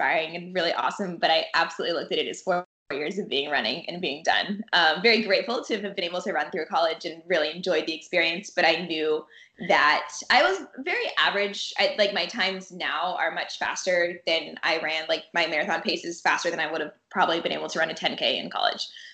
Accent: Georgia, United States; I grew up outside of Atlanta.

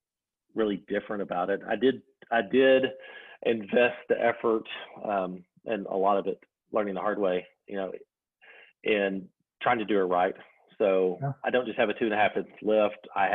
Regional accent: Arkansas, United States; And growing up in Arkansas, we just don't get a lot. I mean, major snow for us when I was a kid was like 3 inches.

